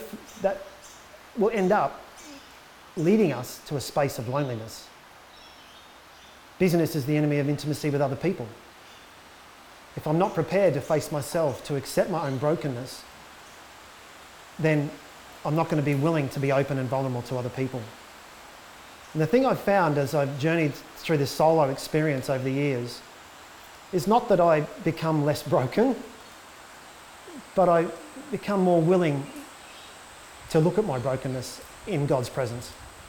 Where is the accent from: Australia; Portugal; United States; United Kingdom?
Australia; but I think generally as Aussie men, we're not very good at reflecting.